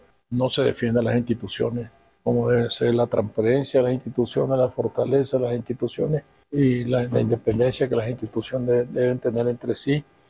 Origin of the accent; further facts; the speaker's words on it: Nicaragua; Yo sigo siendo obviamente nicaragüense, si eso es un derecho que nadie me puede quitar. Tengo otras nacionalidades que yo agradezco muchísimo. Tengo la nacionalidad española, tengo la nacionalidad colombiana, la nacionalidad ecuatoriana.